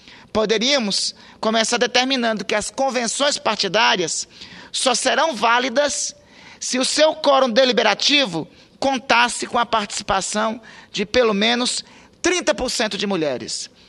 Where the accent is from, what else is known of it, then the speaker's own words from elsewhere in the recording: Amapá, Brazil; as mulheres do estado que eu venho, do Amapá